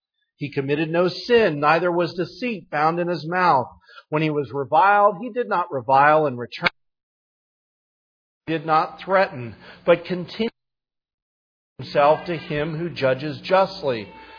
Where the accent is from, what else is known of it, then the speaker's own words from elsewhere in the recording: New Hampshire, United States; We're from New Hampshire. Live free or die.